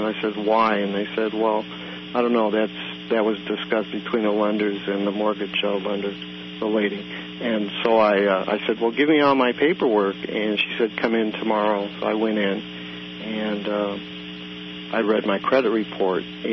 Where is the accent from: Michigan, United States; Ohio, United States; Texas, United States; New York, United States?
Michigan, United States; Royal Oak; now in Arcata, United States; Yes, I am, from Royal Oak, Michigan. We moved here from Michigan 7 years ago.